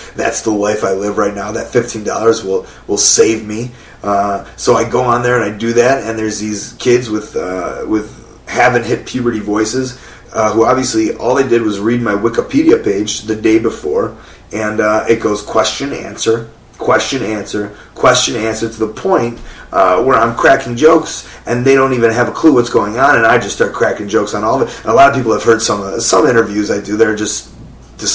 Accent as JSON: {"language": "English", "town": "Chicago", "region": "Illinois", "country": "United States", "tie": "born or raised there", "said": "I grew up in Chicago listening to The Loop, which is all Johnny Brandmeier, Kevin Matthews, Howard Stern"}